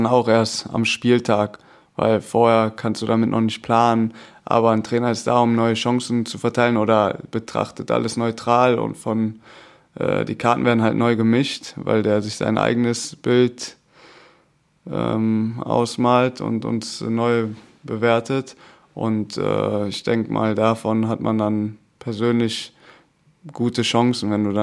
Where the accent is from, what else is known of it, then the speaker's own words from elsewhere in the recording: Düsseldorf, North Rhine-Westphalia, Germany; born there; ich komme ja aus Düsseldorf gebürtig